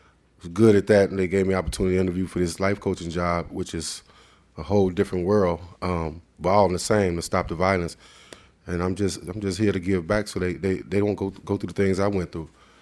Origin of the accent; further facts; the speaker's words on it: Roseland, United States; I grew up in Roseland area, same place I'm working right now.